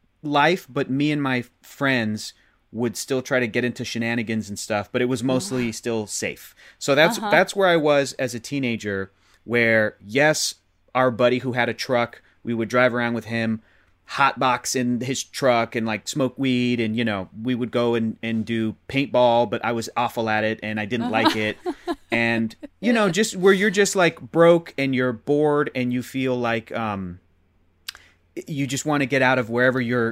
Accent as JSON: {"language": "English", "town": "Chula Vista", "region": "California", "country": "United States", "tie": "born or raised there", "also_born_or_lived": "San Diego", "said": "Born and raised in San Diego. And that's California, San Diego, California."}